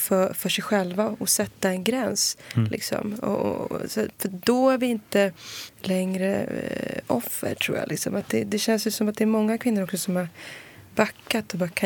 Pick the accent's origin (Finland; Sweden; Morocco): Morocco; Man tittar man på där jag kommer från som är marokkan